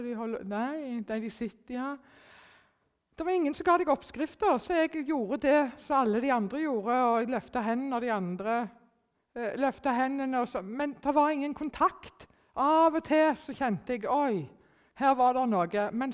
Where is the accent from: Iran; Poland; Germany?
Germany; håper ingen vet at jeg er tysk